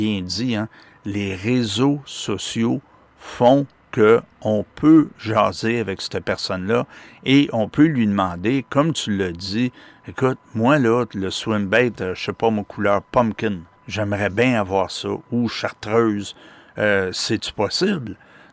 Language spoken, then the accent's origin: French; Cowansville, Quebec, Canada; Je viens de Cowansville